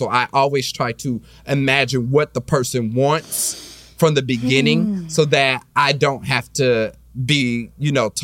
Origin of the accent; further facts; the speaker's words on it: Kansas City, Missouri, United States; especially with growing up in Kansas City